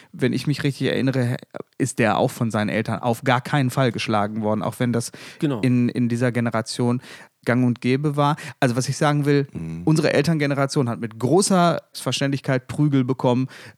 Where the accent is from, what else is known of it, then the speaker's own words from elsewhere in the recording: North Rhine-Westphalia, Germany; wie man bei uns im Ruhrgebiet dann sagte.